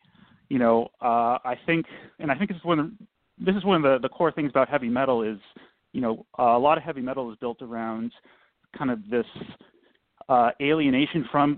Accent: Boston, Massachusetts, United States; so growing up in Boston, I went to a Catholic church in Harvard Square, St. Paul's, and parts of the Mass were in Latin.

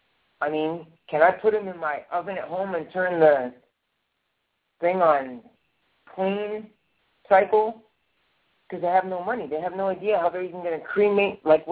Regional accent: Indiana, United States; because I'm from Indiana, so I relate a lot to basketball.

